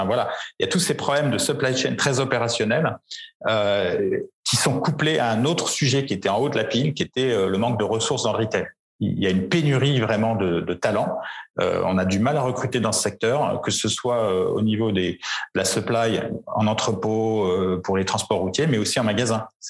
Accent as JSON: {"language": "French", "country": "France", "said": "on peut dire qu'on n'a pas fait mauvaise figure en tant que Français"}